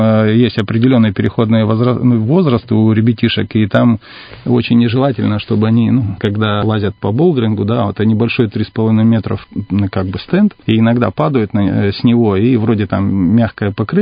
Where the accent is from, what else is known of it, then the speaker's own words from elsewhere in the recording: Siberia, Russia; Мы сибиряки, живем далеко от Москвы